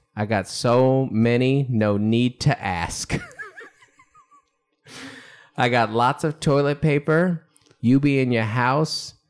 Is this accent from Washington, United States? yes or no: yes; Seattle, Washington, United States; I was like, I'm from Seattle. There's no Yankee. There's no Yankee in me. None whatsoever.